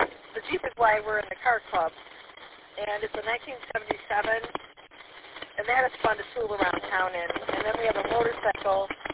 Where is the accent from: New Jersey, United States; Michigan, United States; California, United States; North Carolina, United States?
Michigan, United States; Columbiaville; and I grew up in the Columbiaville area, and went to school at Lakeville Schools in Otisville